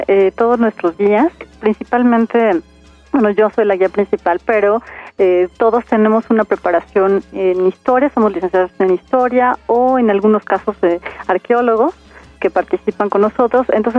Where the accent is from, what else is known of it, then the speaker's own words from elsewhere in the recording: Mexico; que realmente como mexicanos, como gente que vivimos en el DF, valoremos y disfrutemos todavía más lo que tenemos